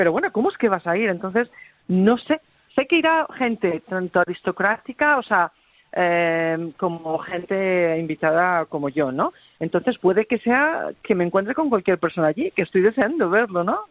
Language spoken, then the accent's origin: Spanish; Salamanca, Castile and León, Spain; now in United Kingdom; había terminado biología en la Universidad de Salamanca, de donde soy